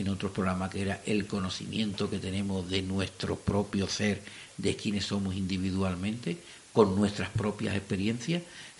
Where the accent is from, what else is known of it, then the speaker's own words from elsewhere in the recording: Uruguay; Es que no hay que olvidar que soy uruguayo.